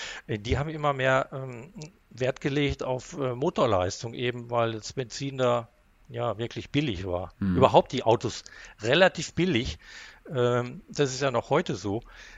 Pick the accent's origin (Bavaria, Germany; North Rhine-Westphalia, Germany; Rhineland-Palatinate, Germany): North Rhine-Westphalia, Germany; Haltern am See; Also ich bin allerdings im Münsterland groß geworden, in Haltern am See, kleiner Ort daneben, Hullern, eingemeindet mittlerweile.